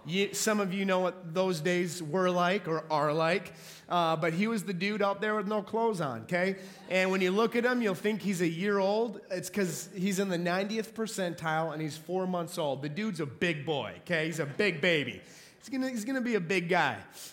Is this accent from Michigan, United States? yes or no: no; Minneapolis, Minnesota, United States; No, I am from Minneapolis, Minnesota. That's where we're from.